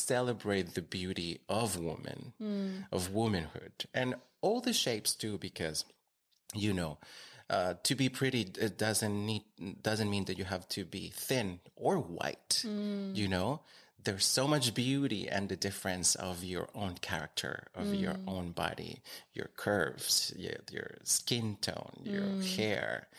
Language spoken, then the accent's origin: English; San Luis Rio Colorado, Sonora, Mexico; I'm from Mexico, and I'm from a small town in the north of Mexico, just on the border with the United States. It's named San Luis Rio Colorado, and it's just on the border with Arizona.